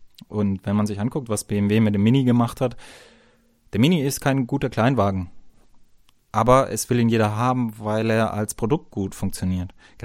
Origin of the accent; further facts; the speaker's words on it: Bavaria, Germany; Bin ja ein Bayer, muss immer ein bisschen Werbung machen für mein Heimatland bei euch Deutschen.